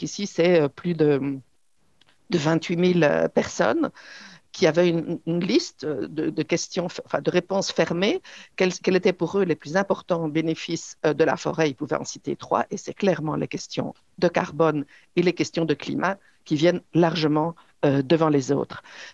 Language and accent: French; Belgium; Et voici les résultats d'une étude qui a été menée chez nous en Belgique